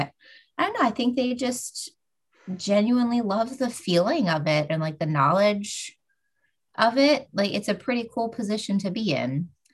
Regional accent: Pennsylvania, United States; I grew up in Pennsylvania and I would go to Hershey Park at least once a year.

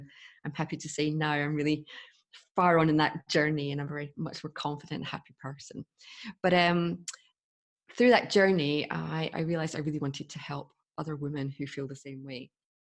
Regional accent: Scotland, United Kingdom; I grew up in Scotland

